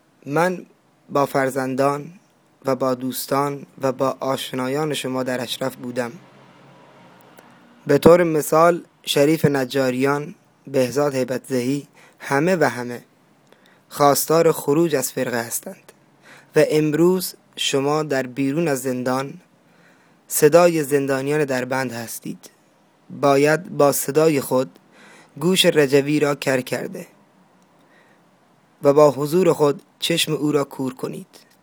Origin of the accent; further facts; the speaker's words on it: Saravan, Sistan and Baluchestan, Iran; بچه سرابان، همزبان و همخون هستم با شما عزیزان.